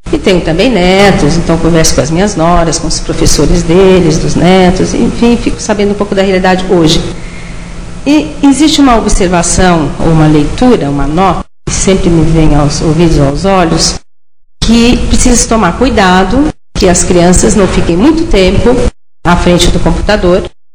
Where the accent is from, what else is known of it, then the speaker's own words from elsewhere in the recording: Barretos, São Paulo, Brazil; É o Jornal da Cidade de Barreto, do Estado de São Paulo, que é minha cidade natal